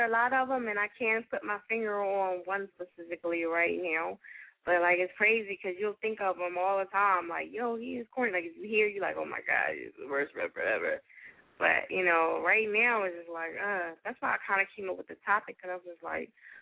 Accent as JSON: {"language": "English", "region": "New Jersey", "country": "United States", "said": "You know what? I'm from Jersey. That's all I'm gonna blame it on."}